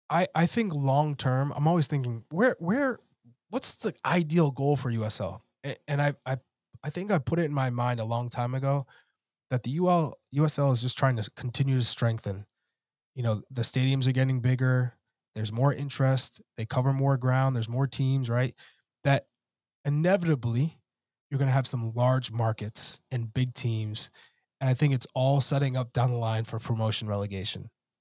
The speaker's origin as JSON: {"language": "English", "region": "New England", "country": "United States", "tie": "born or raised there", "said": "that was the first time I got to see a professional league and at my hometown team, the New England Revolution."}